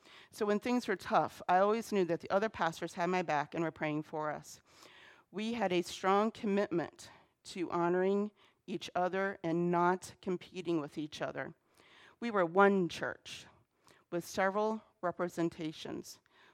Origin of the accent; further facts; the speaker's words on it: Pennsylvania, United States; Even though I went to church in Elmira, I grew up in Pennsylvania. In the northern part of Pennsylvania, there's a tier of counties, and we called ourselves the Northern Tier.